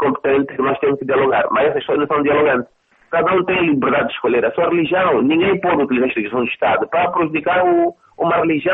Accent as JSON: {"language": "Portuguese", "country": "Angola", "said": "nós somos angolanos."}